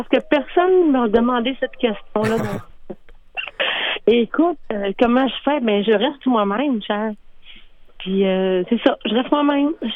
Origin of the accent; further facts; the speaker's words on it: Dolbeau-Mistassini, Quebec, Canada; je suis née, j'ai grandi à Dolbeau-Mistassini dans la même rue que Mario, ses parents.